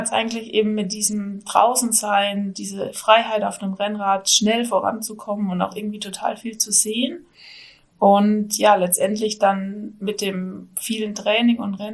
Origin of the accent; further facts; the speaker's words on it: Bavaria, Germany; now in Münster, Germany; Also ich komme aus der Rhön, es ist der nördlichste Punkt in Bayern sozusagen. Da bin ich aufgewachsen und studiere aber in Münster.